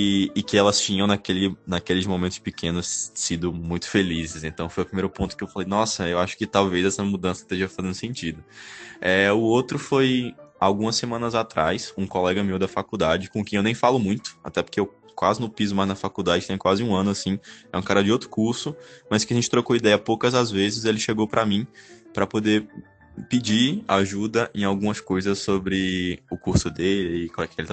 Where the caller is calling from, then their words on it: Petrolina, Pernambuco, Brazil